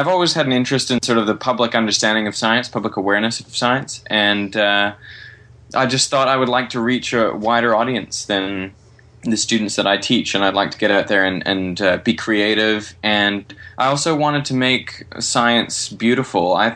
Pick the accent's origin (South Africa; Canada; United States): Canada; Vancouver, British Columbia; moved away as an adult; also born or lived in Traralgon, Australia / Eastern Canada; now in Australia; I was born in a small town called Traralgon in Victoria. Uh-huh. I grew up in Vancouver, Canada. I did my undergraduate in Eastern Canada, and then I came back to Australia for my PhD, and I've been here for 7.5 years. But that accent doesn't really go away